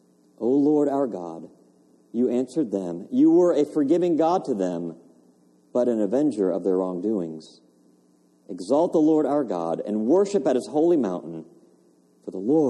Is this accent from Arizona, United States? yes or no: no; Greenville, South Carolina, United States; when I was a kid, growing up in Greenville, South Carolina, my dad would take my brothers and me on Saturday mornings